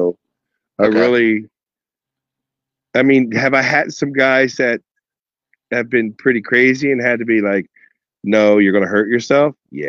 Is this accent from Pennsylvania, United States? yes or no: yes; Harrisburg, Pennsylvania, United States; And I told him I was from Harrisburg.